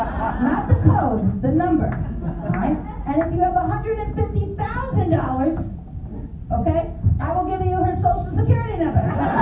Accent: New England, United States; I was brought up in New England.

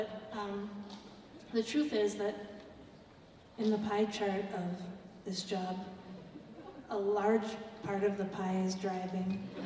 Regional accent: New York City, New York, United States; also born or lived in Manhattan; I'm from New York City. I grew up in. Yeah, it's good, kind of. I grew up in Manhattan and now I live in Brooklyn

